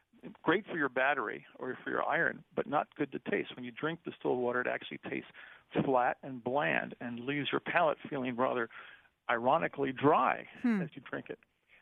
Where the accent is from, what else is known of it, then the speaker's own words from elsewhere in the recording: Italy; because I grew up overseas in Italy